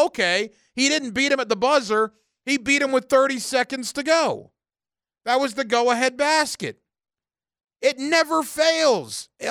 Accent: Tallahassee, Florida, United States; I was born in Tallahassee in the shadows of Doak S. Campbell Stadium at Tallahassee Memorial Hospital. Lived in the Killarn area, if you're familiar with Tallahassee.

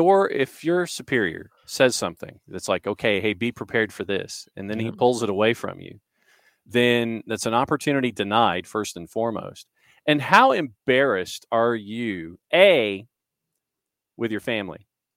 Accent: Brainerd, Minnesota, United States; I was a big hockey player missing out at my hometown tournament, Brainerd, Minnesota.

